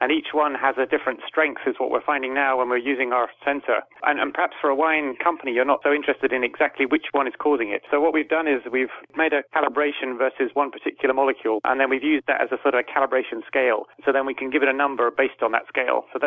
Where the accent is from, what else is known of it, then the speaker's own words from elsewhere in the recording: United Kingdom; now in Denmark; Actually, I've moved around a lot. I'm British, but I'm living in Denmark now, working at the university.